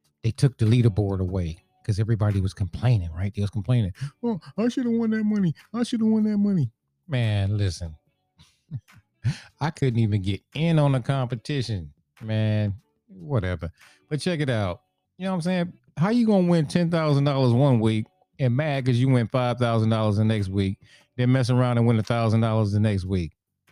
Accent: North Carolina, United States; also born or lived in Prince George's County, Maryland; Yeah, that's right. I am originally from North Carolina.

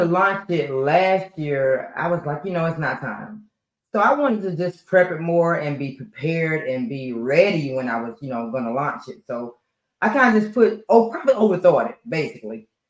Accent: North Carolina, United States; And I'm from North Carolina.

